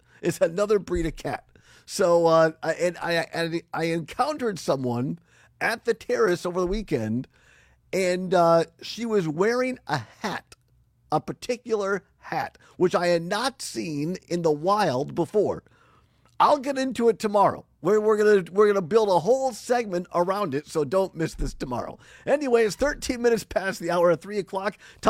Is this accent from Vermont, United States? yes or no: no; Richland Center, Wisconsin, United States; now in Madison, United States; I grew up in Richland Center. I've now spent half my life in Madison. And I love Madison, Wisconsin.